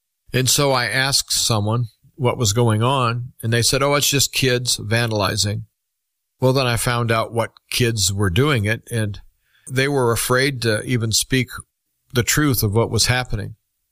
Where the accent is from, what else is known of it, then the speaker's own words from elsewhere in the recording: United States; And as an American, I had to speak out.